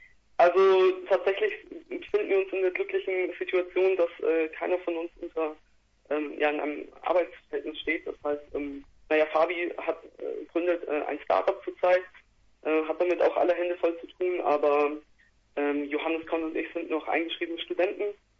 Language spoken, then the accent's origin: German; Nuremberg, Bavaria, Germany; now in Leipzig, Germany; Leipzig kommen und ich aus Nürnberg